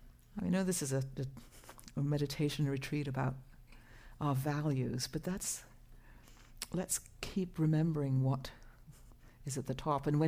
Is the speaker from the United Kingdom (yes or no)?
yes; England, United Kingdom; God, I can't cook, I'm English. I can grow flowers.